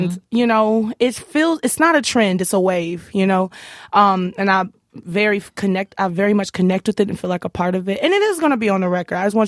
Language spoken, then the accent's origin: English; Houston, Texas, United States; now in Minneapolis, United States; I grew up in Houston. You know